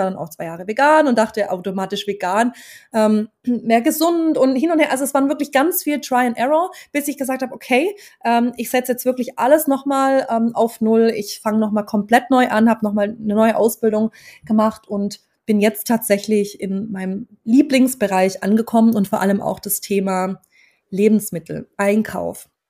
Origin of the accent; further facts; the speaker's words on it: Baden-Württemberg, Germany; accent: Swabian; Ich komme aus dem Schwabenland, deswegen ab und zu kommen ein paar schwäbische Wörter mit rein.